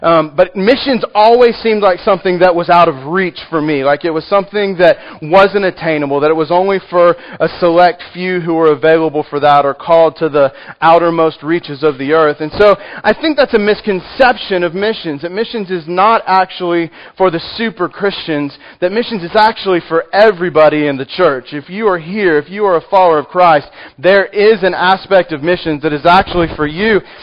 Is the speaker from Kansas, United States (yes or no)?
no; Texas, United States; I am from Texas. It's quite large, and so I have a hard time scaling down normal-sized things.